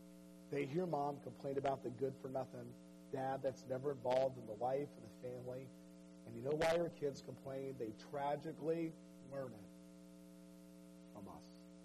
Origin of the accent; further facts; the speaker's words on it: Georgia, United States; Listen, I grew up in Georgia. We always tease people from Alabama.